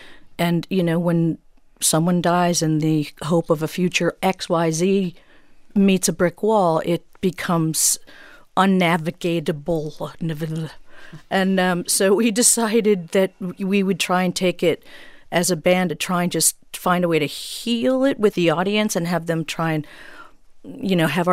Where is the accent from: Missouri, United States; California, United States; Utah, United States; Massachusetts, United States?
California, United States; Los Angeles; I come from a musical family, and I grew up in Los Angeles.